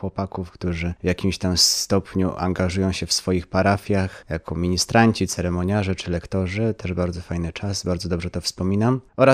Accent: Janków Przygodzki, Greater Poland Voivodeship, Poland; jestem klerykiem drugiego roku, pochodzę z parafii świętego Józefa z Jankowa Przygodzkiego.

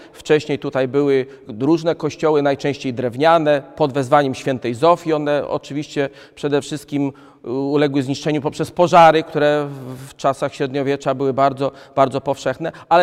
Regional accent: Ostrów Wielkopolski, Greater Poland Voivodeship, Poland; Pochodzę z Ostrowa Wielkopolskiego

